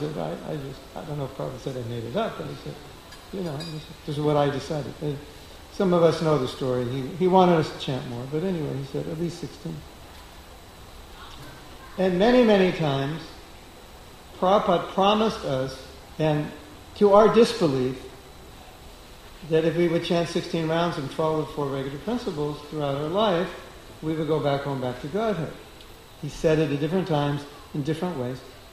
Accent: California, United States; And I grew up near Beverly Hills, and so I had friends there, and I knew what it was like.

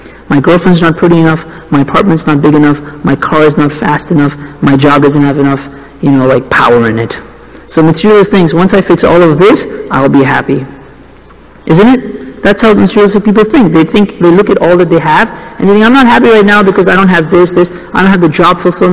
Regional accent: Jaipur, Rajasthan, India; I mean, I'm lucky, I'm from Jaipur. So when I go see my parents

